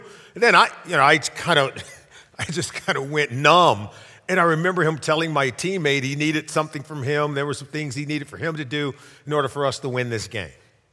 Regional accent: Compton, California, United States; I grew up in Compton, California. It was an environment that I desperately wanted out of.

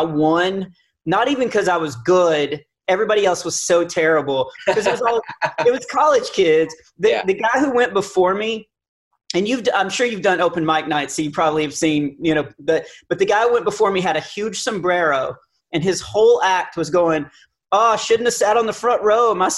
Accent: Texas, United States; also born or lived in Nashville; No, I'm from Texas. I moved to Nashville the first 5 years that I was doing stand up

